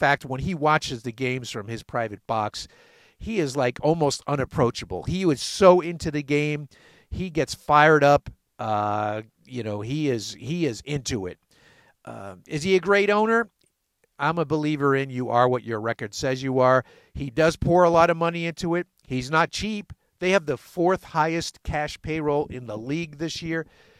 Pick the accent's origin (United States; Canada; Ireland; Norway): United States; Syracuse, New York; you know, I'm from Syracuse.